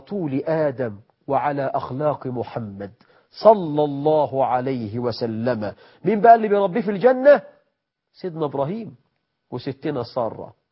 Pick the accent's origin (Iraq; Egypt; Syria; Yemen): Egypt